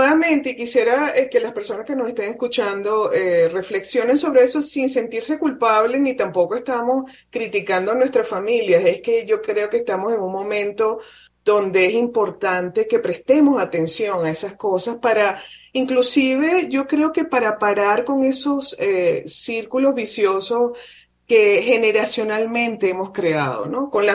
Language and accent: Spanish; Venezuela; yo empecé a tomar en mi país, en Venezuela, normalmente en la playa